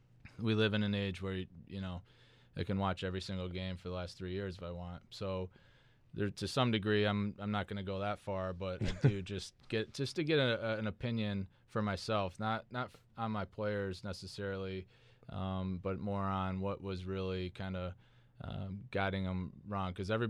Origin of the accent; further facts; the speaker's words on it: Michigan, United States; Well, I'm from Michigan originally, so my parents still live in northern Michigan.